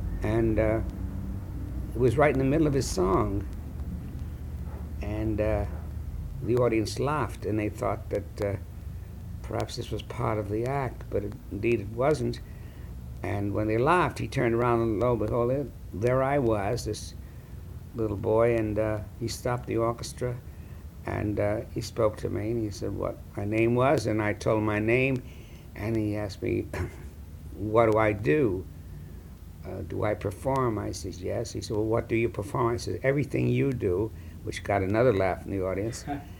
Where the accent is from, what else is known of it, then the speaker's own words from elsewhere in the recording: London, United Kingdom; I was born in London in 1905.